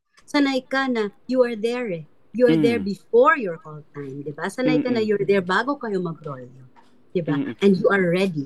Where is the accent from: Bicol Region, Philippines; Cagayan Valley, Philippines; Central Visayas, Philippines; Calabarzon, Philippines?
Central Visayas, Philippines; Cebu; So, galing ako sa Cebu eh.